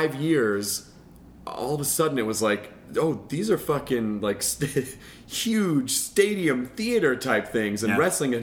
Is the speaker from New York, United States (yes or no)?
no; Memphis, Tennessee, United States; But I grew up in Memphis